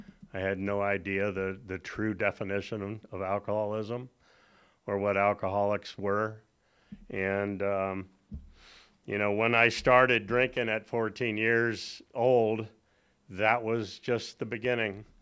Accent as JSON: {"language": "English", "town": "La Mesa", "region": "California", "country": "United States", "tie": "born or raised there", "said": "I grew up in La Mesa. I was born in Grossmont Hospital. And I had a lot of friends in the area."}